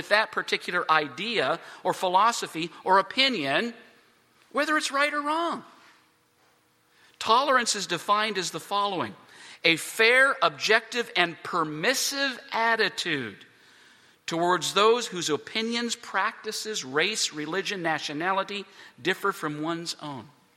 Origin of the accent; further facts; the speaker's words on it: Canada; On my mother's side of the family, we have Texan. And I spent 21 years growing up in Canada. So I have all of these different things sort of mixed all together.